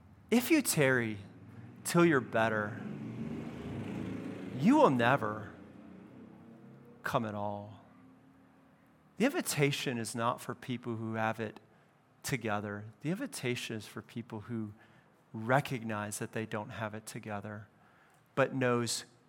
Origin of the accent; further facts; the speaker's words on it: California, United States; I grew up in California.